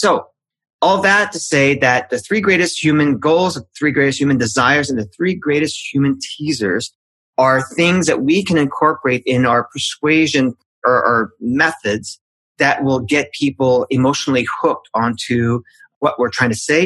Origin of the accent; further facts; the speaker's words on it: Canada; I'm Canadian, so.